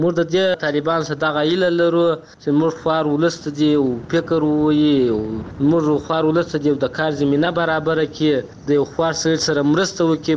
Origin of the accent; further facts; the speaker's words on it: Helmand, Afghanistan; موږ د هلمند یو.